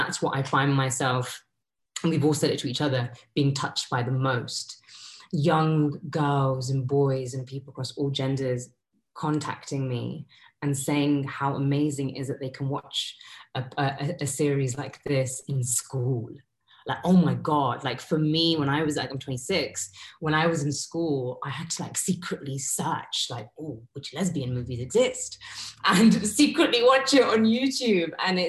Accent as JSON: {"language": "English", "country": "India", "said": "But if you look at history, like I'm Indian, the Kama Sutra, come on."}